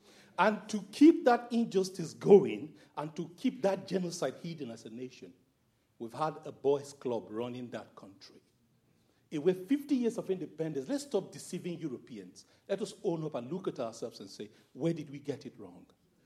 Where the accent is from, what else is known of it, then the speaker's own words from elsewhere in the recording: Mobudu, Nigeria; now in London, United Kingdom; I'm a Roman Catholic priest. I work in South London. I'm from Mobudu, the tip that comes into Cameroon, at the bottom there near the sea.